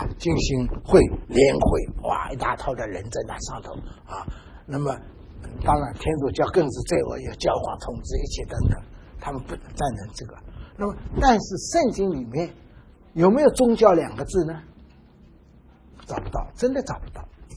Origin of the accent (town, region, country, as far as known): China